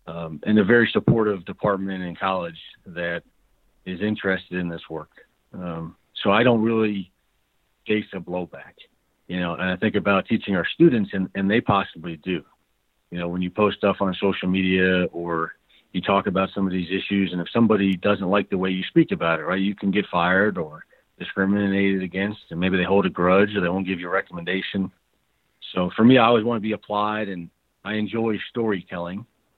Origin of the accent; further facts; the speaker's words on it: Cleveland, Ohio, United States; now in Denver, United States; I live in Denver now, but I grew up in Cleveland, Ohio